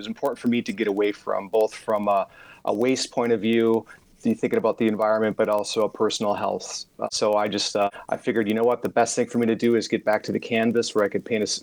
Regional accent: Fargo-Moorhead, North Dakota, United States; Well, I'm from Fargo-Moorhead.

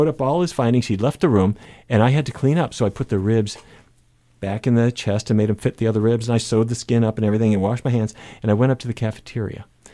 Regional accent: Fargo, North Dakota, United States; I grew up in Fargo, North Dakota. My dad grew up in a cattle ranch, and his father grew up on a cattle ranch

